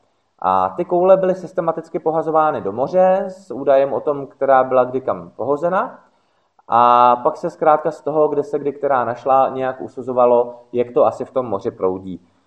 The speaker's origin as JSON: {"language": "Czech", "town": "Náchod", "region": "Hradec Králové Region", "country": "Czechia", "said": "Jelikož jsem z Náchoda, což není až tak daleko od Ratibořice a Babičina údolí"}